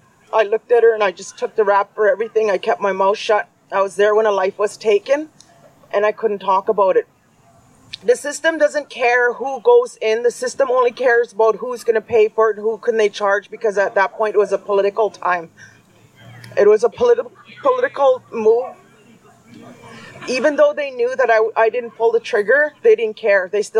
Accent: British Columbia, Canada; first language Tsilhqot'in; English is a second language; My first language is Tsilkotin, and my second language is English. I hung on to my language because of my grandparents.

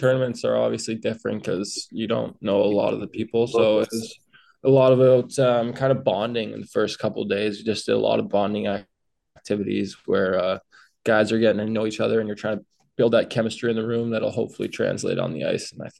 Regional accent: Ottawa, Ontario, Canada; I'm from Ottawa, Ontario.

